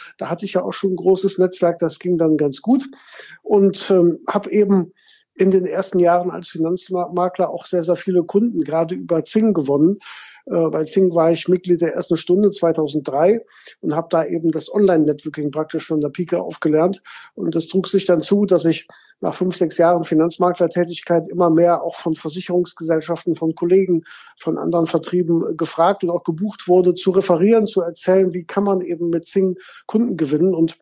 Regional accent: Gummersbach, North Rhine-Westphalia, Germany; now in Cologne, Germany; bin 1999, wie eben gesagt, nach Köln gekommen. Ich meine, ich komme aus Gummersbach, das ist nicht so weit her.

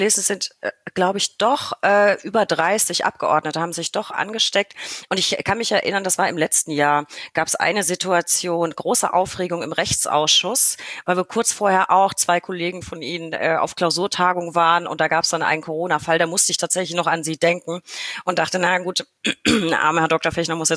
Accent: Bavaria, Germany; Ich komme ja aus Franken.

